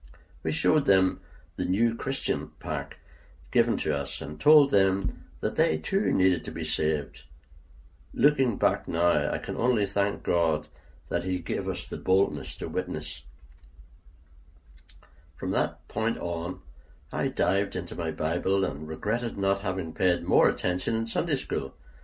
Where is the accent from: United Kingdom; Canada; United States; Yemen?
United Kingdom; Lisburn, Northern Ireland; also born or lived in South Africa; Although I am from Lisburn, our last home in South Africa was in a rural area quite similar to Strahd.